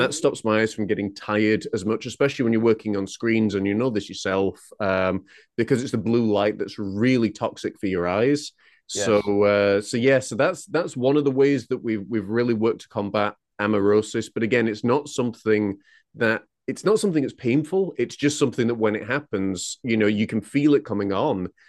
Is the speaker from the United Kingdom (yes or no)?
yes; Huddersfield, Yorkshire and the Humber, United Kingdom; moved away as an adult; now in Scotland, United Kingdom; So I was actually born and raised in Huddersfield, West Yorkshire, which is in England, but I've lived in Scotland now for the past 14 years. I originally came up here as a youth minister